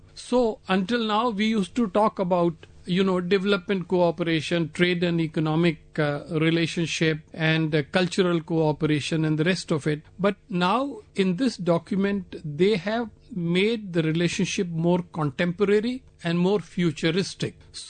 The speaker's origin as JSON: {"language": "English", "country": "India", "said": "because of the practical experience of living in India as an Indian citizen."}